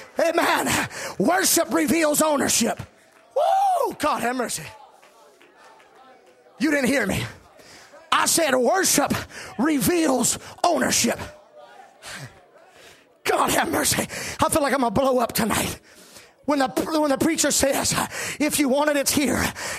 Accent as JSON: {"language": "English", "town": "Moss Bluff", "region": "Louisiana", "country": "United States", "tie": "born there", "said": "I was born in Moss Bluff, Louisiana, with a hole in my heart."}